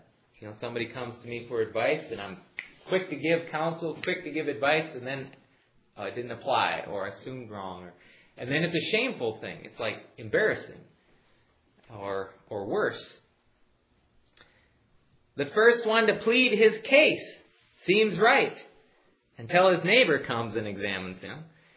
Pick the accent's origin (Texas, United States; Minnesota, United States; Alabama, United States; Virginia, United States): Minnesota, United States; You know, you got cattails growing in the ditches all over the place, and that's more like I grew up in Minnesota.